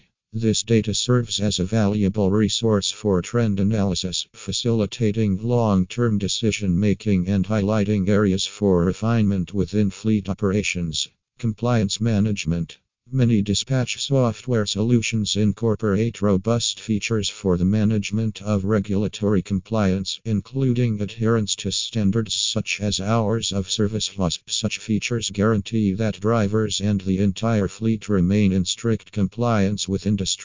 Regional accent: Pennsylvania, United States; from Pennsylvania and USA.

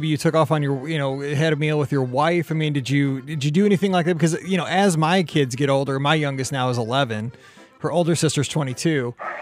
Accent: St. Louis, Missouri, United States; I'm from St. Louis, where, you know, in the wintertime here, the wind chill will get to 15, 20 below, you know, in January.

